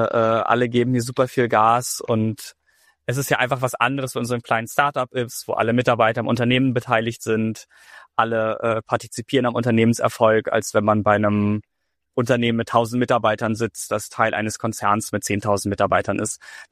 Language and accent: German; Lüneburg, Lower Saxony, Germany; also Lüneburg ist meine Heimatstadt